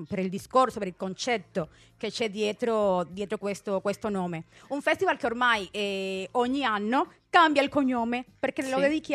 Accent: Havana, Cuba; sono cubana. Cubana, ecco. Della Habana.

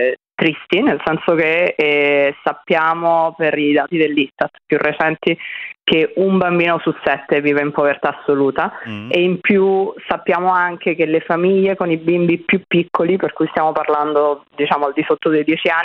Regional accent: Naples, Campania, Italy; Napoli, io sono di Napoli

